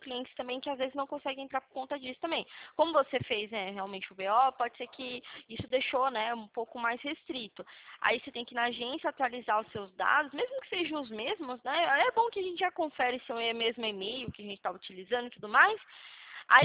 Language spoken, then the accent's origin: Portuguese; Atibaia, São Paulo, Brazil; eu sou de Atibaia, São Paulo.